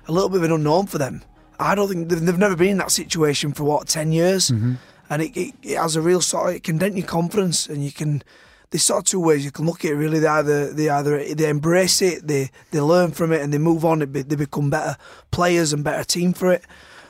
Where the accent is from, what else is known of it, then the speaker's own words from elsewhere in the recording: England, United Kingdom; I'm an Englishman, mate